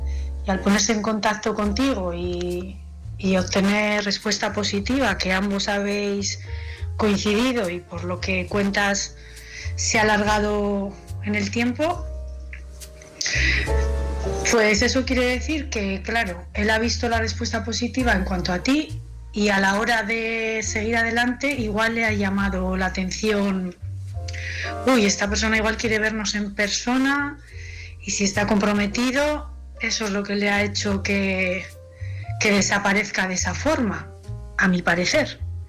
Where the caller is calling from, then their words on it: Bilbao, Basque Country, Spain; de Bilbao